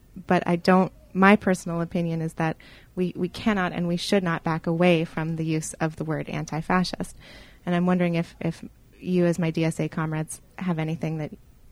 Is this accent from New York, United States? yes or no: no; Portland, Oregon, United States; I'm from Portland, Oregon, originally. That's where I grew up.